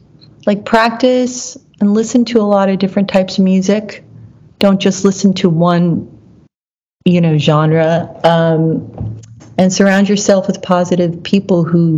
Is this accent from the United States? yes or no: yes; New York, United States; also born or lived in Killeen, Texas / Korea; I was born in Fort Hood, Killeen, Texas. And my mother was Korean. And when I was about two, I also went to live with relatives in Korea. And then I went to live with my grandparents in New York.